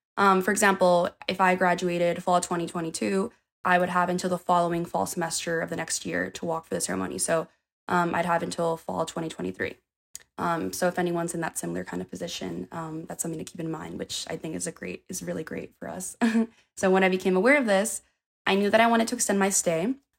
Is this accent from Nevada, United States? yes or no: no; Florida, United States; also born or lived in Germany; So for me, you know, I grew up in Florida my whole life, so I never got to experience the seasons, and I truly got to get that when I was in Germany.